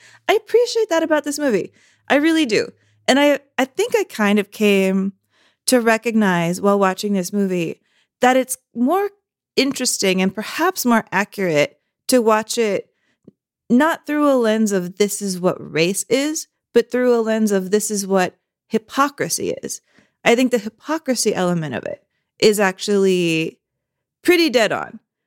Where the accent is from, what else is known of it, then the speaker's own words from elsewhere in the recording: San Antonio, Texas, United States; now in Los Angeles, United States; Because yeah, I grew up in San Antonio, Texas. And when I moved to LA, I really had a lot of culture shock